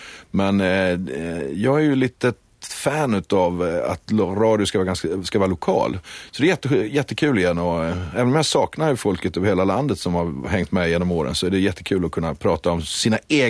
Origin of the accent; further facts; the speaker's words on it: Skåne, Sweden; accent: Skåne; now in Stockholm, Sweden; Sen flyttade jag till Stockholm och då bestämde jag mig för att jag ska behålla min skånska privat. Så privat pratar jag skånska och i professionen rikssvenska.